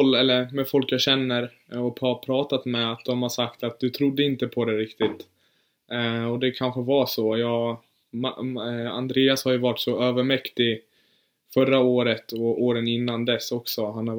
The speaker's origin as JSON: {"language": "Swedish", "region": "Dalarna County", "country": "Sweden", "tie": "born or raised there", "also_born_or_lived": "Germany", "said": "Jag är född i Tyskland faktiskt, men flyttade hit när jag var 4 år. Så jag har typ bott här hela mitt liv."}